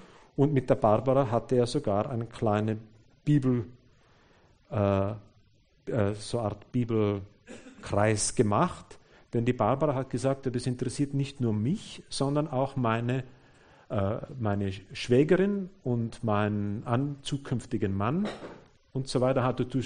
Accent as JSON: {"language": "German", "country": "Austria", "said": "Ich habe vor 20 Jahren ungefähr mitgearbeitet bei einer Gemeindegründung bei uns in Österreich, in Mattighofen."}